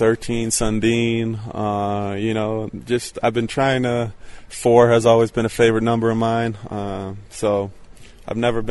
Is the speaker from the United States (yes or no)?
no; Sweden; There's a lot of hockey growing up in Sweden.